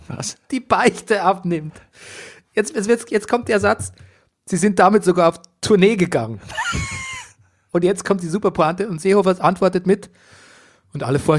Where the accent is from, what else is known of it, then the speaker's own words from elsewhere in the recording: Bavaria, Germany; accent: Bavarian; Und ich habe mich gefragt, was sind bayerische Eigenschaften, die man zum Beispiel auch jetzt auch an mir wieder erkennen würde, abgesehen von meinem Akzent.